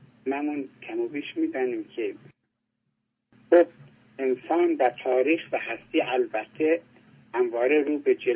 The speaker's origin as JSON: {"language": "Persian", "country": "Iran", "said": "من به عنوان یک ایرانی باید از شما سپاسمند باشم"}